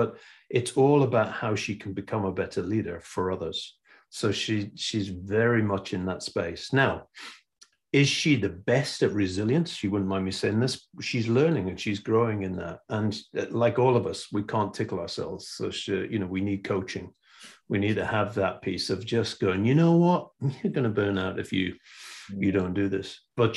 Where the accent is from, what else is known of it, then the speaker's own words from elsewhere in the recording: Newcastle upon Tyne, North East England, United Kingdom; Now, I come from Newcastle upon Tyne. Yeah. As a Geordie bloke growing up